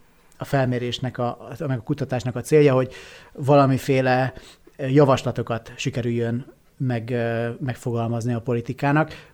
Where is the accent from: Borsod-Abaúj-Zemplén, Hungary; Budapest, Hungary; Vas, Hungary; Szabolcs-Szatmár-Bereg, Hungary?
Vas, Hungary; Bük; amikor láttam, hogy még az én kis szülővárosomban Bükön is, hogy igen, fölveszik a maszkot az emberek